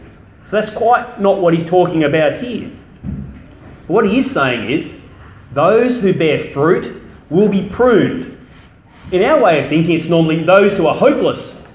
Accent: New South Wales, Australia; I grew up in the Riverina, where nearly every second place was growing grapes

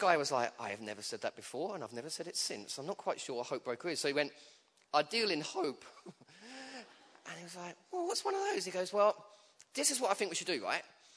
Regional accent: Chelmsford, East of England, United Kingdom; now in London, United Kingdom; I grew up in Chelmsford, moved to London

